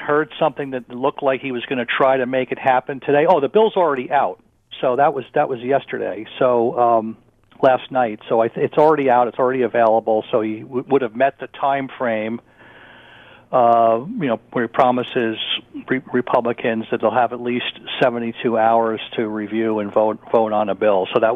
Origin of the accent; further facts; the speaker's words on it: Midwest, United States; I'm a Midwesterner at heart.